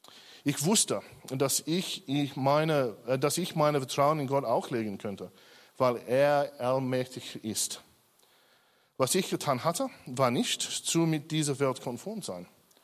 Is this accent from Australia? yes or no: yes; Sydney, New South Wales, Australia; German is a second language; moved away; Meine Familie und ich komme aus Sydney.